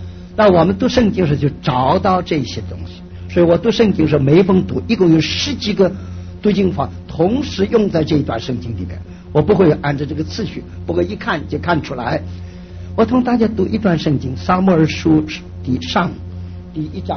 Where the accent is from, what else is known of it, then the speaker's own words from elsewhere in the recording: China; 也可以说我们中国人讲齐眉之福